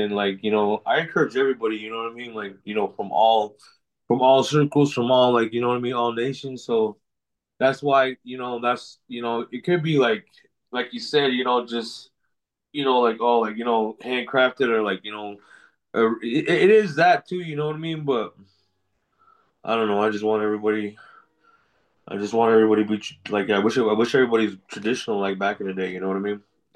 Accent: Mini Farms, United States; now in Winslow, United States; I'm from the Navajo Reservation, Mini Farms to be exact, the central part of the res. But I live in Winslow on the border town

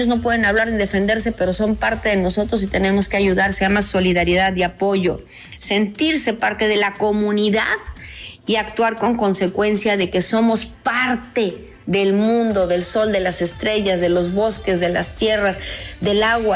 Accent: Mexico; Así somos los mexicanos

